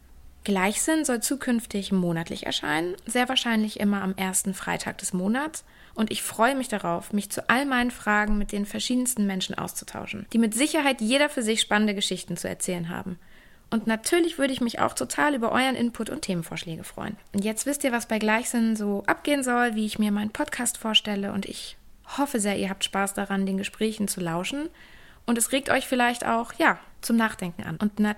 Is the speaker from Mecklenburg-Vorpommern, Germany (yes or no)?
yes; Mecklenburg-Vorpommern, Germany; Ich bin 1990 geboren und in Mecklenburg-Vorpommern aufgewachsen.